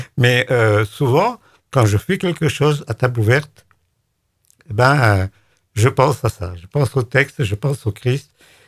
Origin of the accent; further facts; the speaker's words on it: Nîmes, Occitanie, France; born there; je suis issu d'un village des Cévennes. Moi, je suis né à Nîmes, mais mes parents étaient de là-haut, et j'y vais souvent.